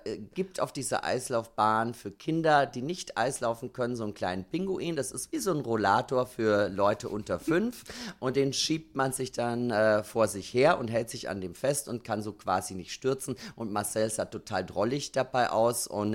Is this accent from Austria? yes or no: yes; Austria; Und ich bin ja eine Österreicherin.